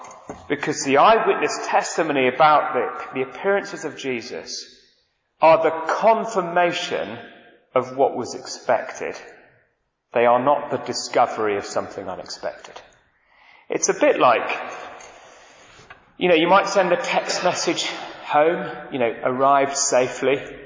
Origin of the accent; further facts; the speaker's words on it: Manchester, North West England, United Kingdom; accent: Manchester; Now, I come from Manchester, as you can tell by my accent.